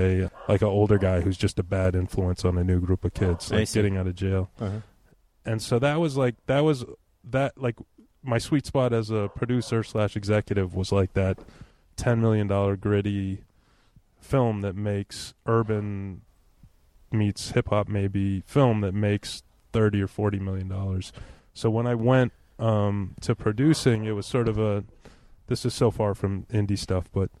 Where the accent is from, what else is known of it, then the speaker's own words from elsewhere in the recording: Brooklyn, New York, United States; But I was I grew up in Brooklyn, so went out to LA for film school for college